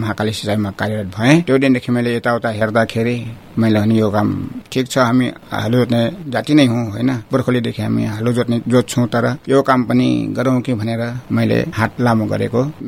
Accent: Sura, Sudurpashchim Province, Nepal; born there; मेरो जन्मस्थान सुरा गाबी छ, मुसेपानी वडा नम्बर 7 पहिला हुन्थ्यो, आजभोलि बेटकोट नगरपालिका भइसकेका छ। तर म 2042 सालदेखि म नगरपालिका वडा नम्बर 1 फाँसीमा बस्दै आएको छु। 2016 साल माघ 1 गते मेरो जन्म हो।

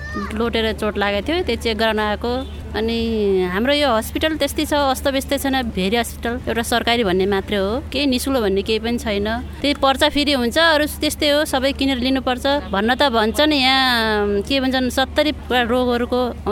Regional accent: Khajura, Lumbini Province, Nepal; हामी यहीँ नजिकैको भए मेरो घर चाहिँ खजुरा हो

